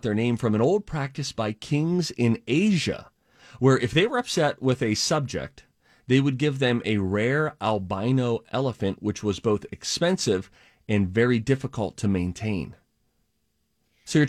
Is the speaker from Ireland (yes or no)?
yes; Ireland; You know, maybe they realized, it's Ireland. Guys, I'm Irish.